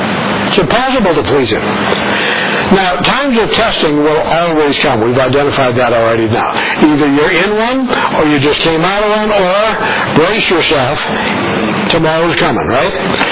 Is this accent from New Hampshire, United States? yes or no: yes; Rochester, New Hampshire, United States; born there; I was born in Rochester, New Hampshire.